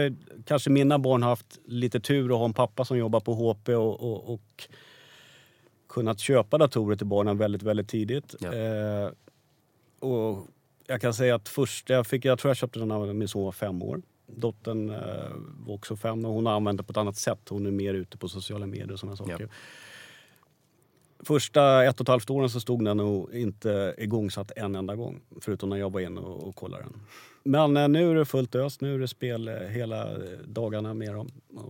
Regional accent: Bålsta, Uppsala County, Sweden; men faktum är att jag är uppväxt i Bålsta, en bit utanför Stockholm.

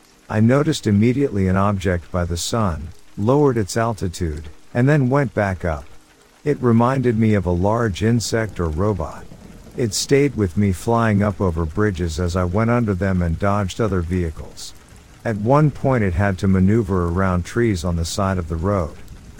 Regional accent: Munster, Ireland; now in United States; I'm originally from Ireland. I moved to the States roughly 20 years ago. This story takes place in County Clare, Ireland, when I was about 15 years old. One afternoon, I was walking through the woods near my home.

